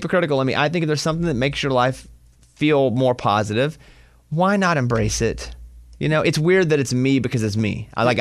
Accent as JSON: {"language": "English", "town": "Mountain Pine", "region": "Arkansas", "country": "United States", "tie": "born or raised there", "said": "In my hometown of Mountain Pine, Arkansas, population 700. We don't have a lot, but I'm proud of my town."}